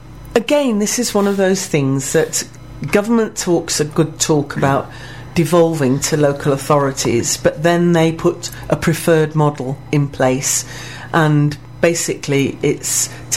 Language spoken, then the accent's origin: English; Nottingham, East Midlands, United Kingdom; I mean, Nottingham is my hometown. When I go back to see my mum, they're building another line of the tram now